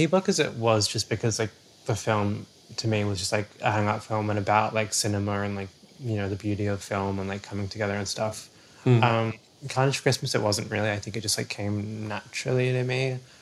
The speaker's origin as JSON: {"language": "English", "town": "Adelaide", "region": "South Australia", "country": "Australia", "tie": "born or raised there", "said": "especially like growing up in Adelaide as well, like it's not like the smallest town"}